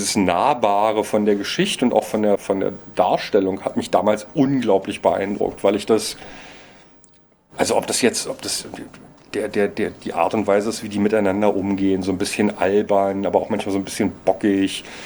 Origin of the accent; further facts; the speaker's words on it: Berlin, Germany; Als Berliner und Filmfreund